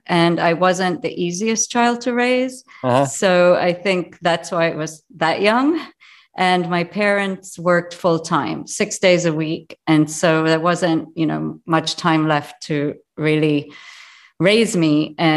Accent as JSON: {"language": "English", "country": "Jamaica", "tie": "born there", "also_born_or_lived": "England / Montreal / New York", "said": "my accent does represent so many places that I've lived: Jamaica, England, Montreal, New York."}